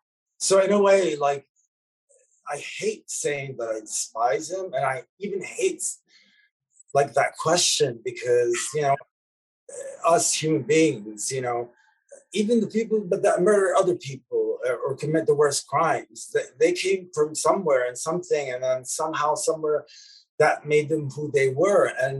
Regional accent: Lebanon; because music saved my life in a way, as a child growing up in Lebanon.

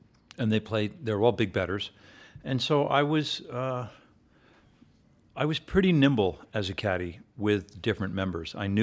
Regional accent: New York City, New York, United States; also born or lived in Short Hills, New Jersey; I grew up first in New York City, and then we moved up and down the Eastern Seaboard, and then Dad finally settled in Short Hills, New Jersey, which is this beautiful suburb of New York.

